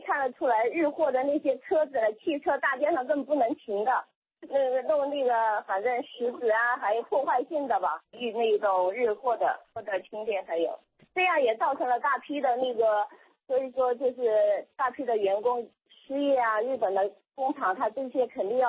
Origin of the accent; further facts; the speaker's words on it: China; 我们作为这个中国人呢，我觉得这个应该我们中国人争取的